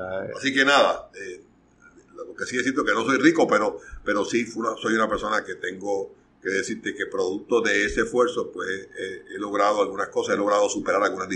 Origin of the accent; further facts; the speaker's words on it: Arecibo, Puerto Rico; Así que yo soy nacido y criado en Arecibo, porque no es donde tú naces, sino donde empiezas a vivir.